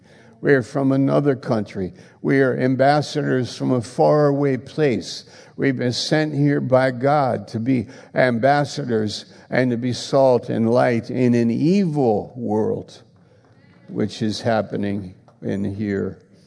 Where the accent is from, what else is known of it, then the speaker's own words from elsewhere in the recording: United States; My country, I have a personal preference. I'm an American.